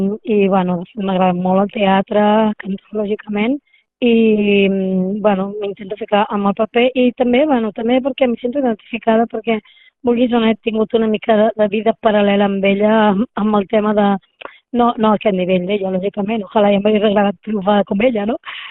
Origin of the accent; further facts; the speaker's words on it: Blanes, Catalonia, Spain; perquè ens queda una mica lluny, perquè som de Blanes nosaltres, a tots els músics i, bueno, jo mateixa